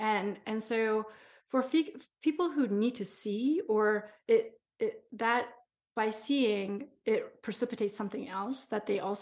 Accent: Japan; we grew up in Japan, where, like, it's ancient over there, you know, thousands of years of all, and we have the scariest ghost stories.

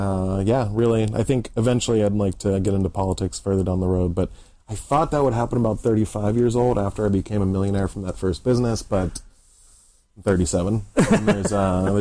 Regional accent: Pittsburgh, Pennsylvania, United States; I'm from Pittsburgh, Pennsylvania

